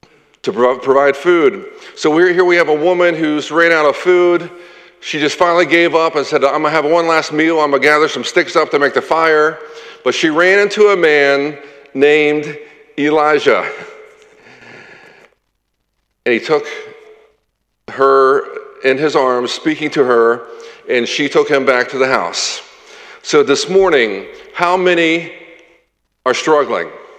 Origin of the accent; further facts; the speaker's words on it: Cumberland, Maryland, United States; in my hometown, Cumberland, Maryland, yes, Cumberland is named after Cumberland, England, Cumberland, Maryland